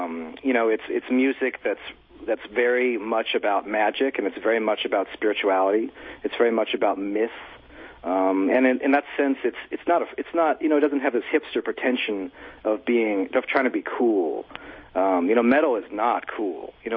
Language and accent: English; Olympia, Washington, United States; also born or lived in Topeka; And we both grew up in Olympia, actually. I was born in Topeka, Kansas